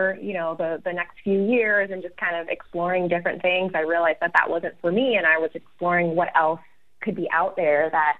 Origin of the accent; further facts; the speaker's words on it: Florida, United States; I'm from Florida myself, and had a little bit of a winding path before I ended up in the entrepreneurial ecosystem here.